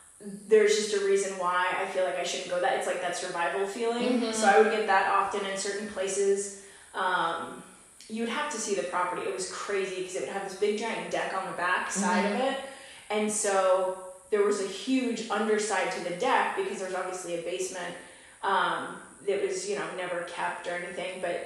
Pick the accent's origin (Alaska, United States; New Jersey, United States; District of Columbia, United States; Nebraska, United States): New Jersey, United States; Dover; So my first one is that for those who don't know, I grew up in Dover, New Jersey, like an hour outside of New York City. And I grew up in a haunted house.